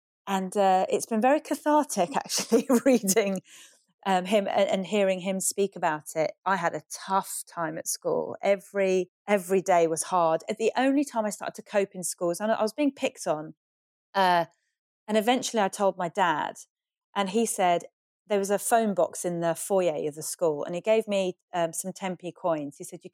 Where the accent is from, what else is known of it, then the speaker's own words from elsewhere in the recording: England, United Kingdom; also born or lived in Iran; I didn't have the wit to drop my accent. Because at primary school, I very deliberately spoke as posh as possible because I so wanted to fit in and be English.